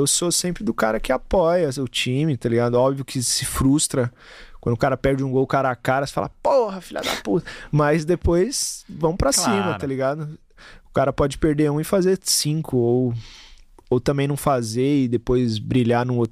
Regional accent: Itaquera, São Paulo, Brazil; Tipo assim, eu sou de Itaquera, eu tenho que ser corintiano, tá ligado?

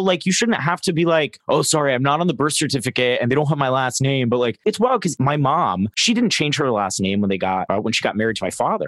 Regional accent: Florida, United States; I grew up in Florida though, so you know.

